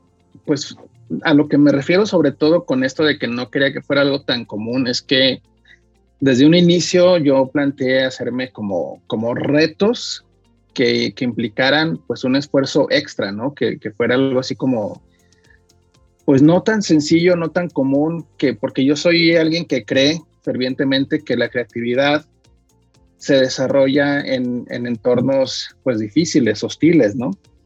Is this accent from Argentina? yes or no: no; Aguascalientes, Mexico; estudié acá en mi pueblo, como yo le llamo, y mucha gente también, que es Aguascalientes